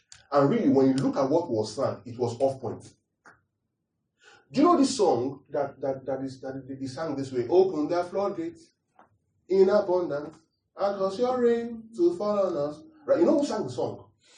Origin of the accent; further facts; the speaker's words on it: Edinburgh, Scotland, United Kingdom; I said, I'm from Edinburgh, Scotland.